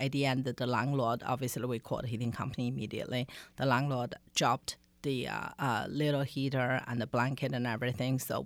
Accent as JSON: {"language": "English", "country": "China", "moved": "yes", "said": "Yeah. I come from China."}